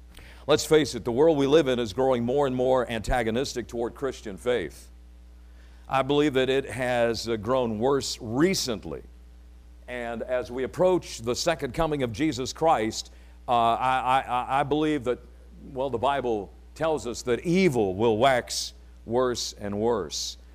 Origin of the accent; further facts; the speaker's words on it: Detroit, Michigan, United States; Growing up in Detroit, listen, my mother walked me to the bus stop.